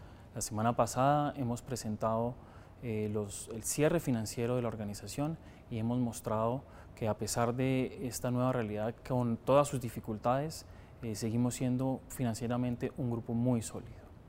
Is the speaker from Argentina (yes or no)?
no; Boyacá, Colombia; Soy de origen boyacense